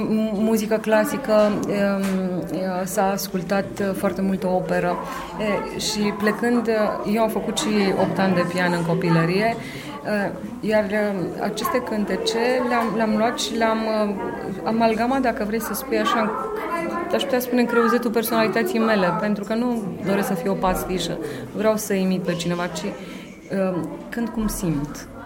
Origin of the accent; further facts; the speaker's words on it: Romania; m-a făcut să mă simt mândră că sunt româncă